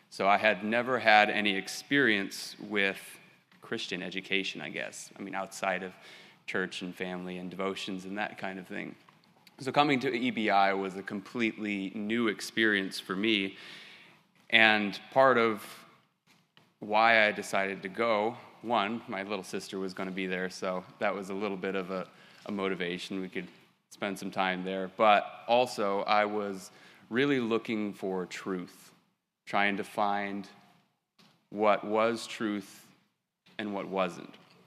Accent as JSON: {"language": "English", "town": "New Paris", "region": "Indiana", "country": "United States", "said": "I'm from New Paris, Indiana."}